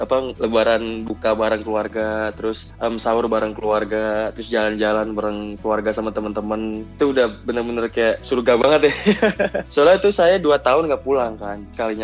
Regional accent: Jakarta, Indonesia; also born or lived in Kudus; now in United States; Dari Jakarta. Ya dulu saya juga pernah latihan di salah satu klub besar di Indonesia di Kudus. Setelah itu saya pindah ke Jakarta.

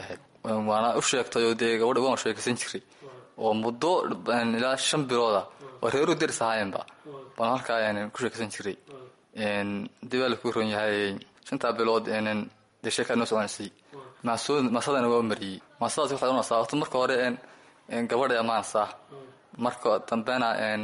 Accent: Caruur, Sool, Somalia; born there; waxaan ku dhashay deegaanka Caruur ee gobolka Sool.

